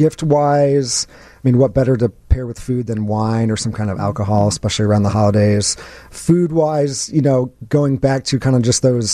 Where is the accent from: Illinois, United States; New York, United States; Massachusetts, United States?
Illinois, United States; Peoria; I'm from Peoria, Illinois. So just the heart of Illinois, just a couple hours south of Chicago.